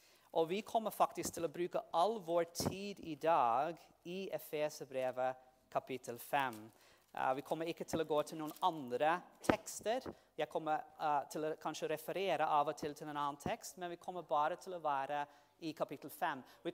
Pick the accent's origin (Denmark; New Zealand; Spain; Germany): New Zealand; first language English; Norwegian is a second language; also born or lived in Netherlands; now in Norway; Jeg kommer jo fra New Zealand, som mange av dere vet, oppvokst i New Zealand, i hvert fall nederlandske foreldre. Så mitt første språk engelsk, og så lærte jeg nederlandsk når jeg kom til Nederland. Og så måtte jeg selvfølgelig lære norsk når jeg kom til Norge.